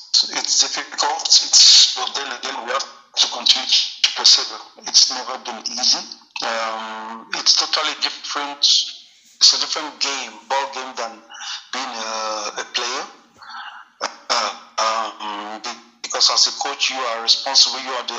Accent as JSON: {"language": "English", "country": "Nigeria", "said": "And of course, as an Nigerian, when we go into any tournament"}